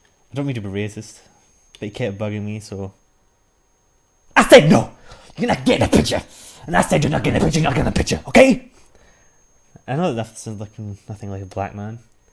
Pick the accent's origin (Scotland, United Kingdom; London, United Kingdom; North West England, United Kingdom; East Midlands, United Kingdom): Scotland, United Kingdom; accent: Scottish; So, I don't want to talk in my normal Scottish accent, so I'm trying my best to speak formally and enunciate properly.